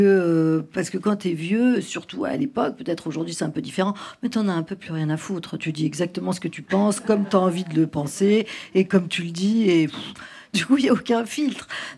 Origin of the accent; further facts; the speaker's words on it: Rouen, Normandy, France; comme on vient de Rouen tous les deux